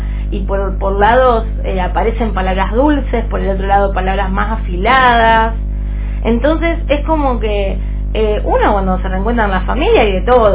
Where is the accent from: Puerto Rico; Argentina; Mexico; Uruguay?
Argentina; Soy joven, argentina divina y con ganas de seguir por delante